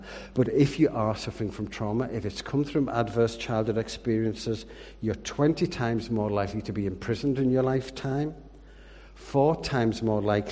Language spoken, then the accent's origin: English; Yorkshire and the Humber, United Kingdom; accent: English; now in Northern Ireland; I have an English accent. I'd like to point out I'm the best kind of Englishman. I'm a Yorkshireman.